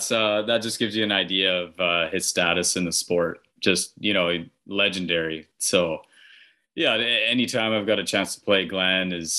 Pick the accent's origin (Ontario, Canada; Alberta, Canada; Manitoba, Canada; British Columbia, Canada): Manitoba, Canada; Brandon; I had memories growing up in Brandon. You know, the curling club was kind of the babysitter for me at times.